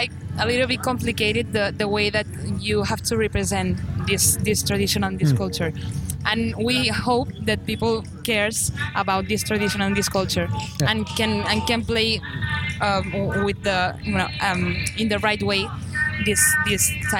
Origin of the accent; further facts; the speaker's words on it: Badalona, Catalonia, Spain; I'm naturally from Badalona. It's next to Barcelona, but I'm a Giants dancer from Sant Climent de Llobregat too.